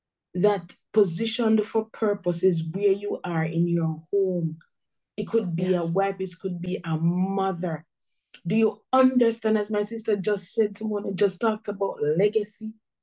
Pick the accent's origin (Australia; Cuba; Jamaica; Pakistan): Jamaica; moved away as an adult; I'm a Jamaican by birth, and that's where I lived for many years until 2015.